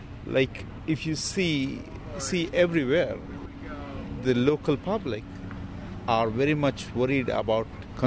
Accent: India; now in Miami, United States; I am from Miami, Florida. And I'm originally from India, but migrated to Miami about 15 years ago.

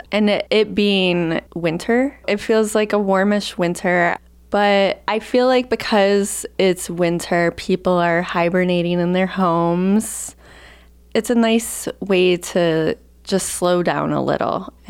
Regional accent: Michigan, United States; also born or lived in Colorado; Originally, I'm from Michigan, but I was in Colorado for 3 years. I was at grad school there.

